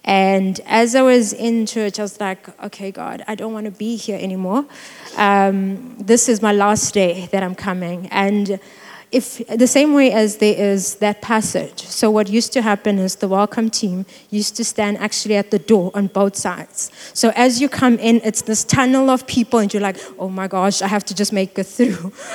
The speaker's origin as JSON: {"language": "English", "town": "East London", "region": "Eastern Cape", "country": "South Africa", "said": "So I'm from East London, and I'd come to Cape Town first year."}